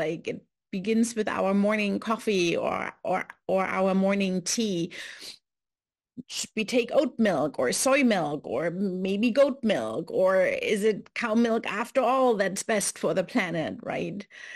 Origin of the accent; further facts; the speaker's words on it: Berlin, Germany; Hi everyone … I'm from Berlin, Germany